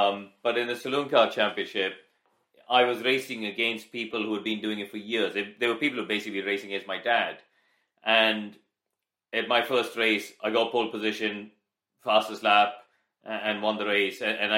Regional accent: India; I grew up, I was born and raised in India. We had no kart tracks at the time.

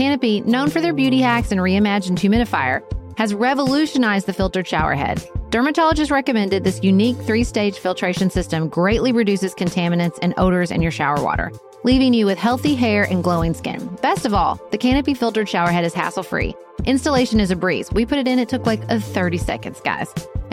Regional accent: Paducah, Kentucky, United States; we are recording together in person from my hometown of Paducah, Kentucky.

